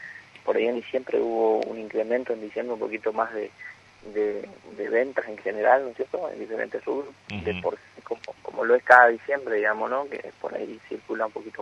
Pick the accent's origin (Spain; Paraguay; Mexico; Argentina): Argentina; como buen argentino que somos